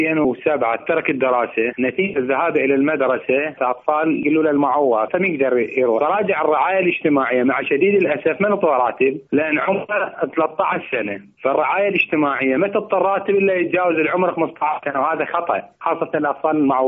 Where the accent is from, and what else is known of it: Iraq